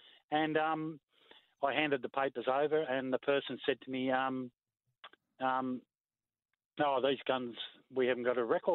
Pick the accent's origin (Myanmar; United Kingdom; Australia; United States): Australia; Rosedale, Victoria; now in Sydney, Australia; Yeah, I come from Rosedale in Victoria. I'm in Sydney at the moment